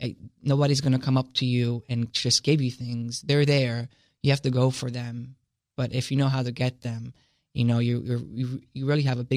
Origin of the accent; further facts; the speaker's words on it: Italy; even though I come from Italy and it's a Catholic-based society culture